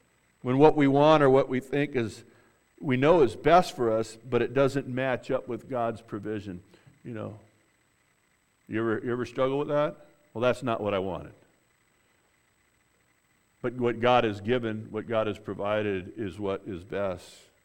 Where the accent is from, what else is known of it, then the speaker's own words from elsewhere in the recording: Glendora, California, United States; I grew up in Glendora, California, where the Donut Man is.